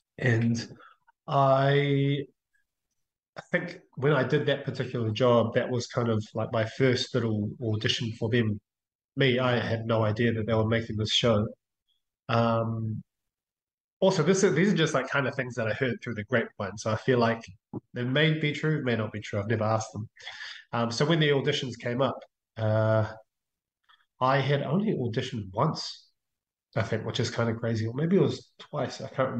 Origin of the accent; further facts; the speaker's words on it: Manurewa, Auckland, New Zealand; And I grew up in Manurewa, you know, I was born and raised.